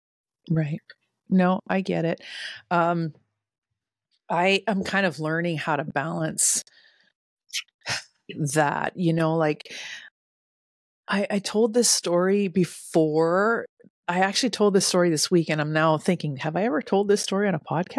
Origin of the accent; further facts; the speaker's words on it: Canada; moved away as an adult; now in United States; I'm from Canada. So we don't talk like that.